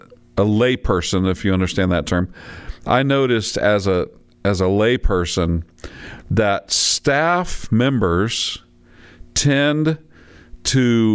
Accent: Independence, Missouri, United States; I grew up in Independence, Missouri, where that sort of the home of a lot of those organizations.

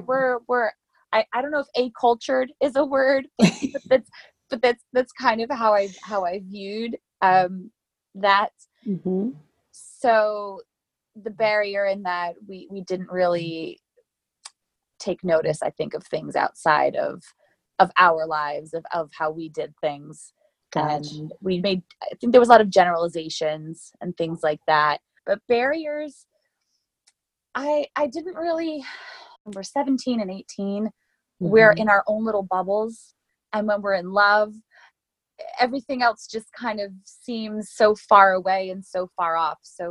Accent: United States; I just knew I'm American, and not that there's anything wrong

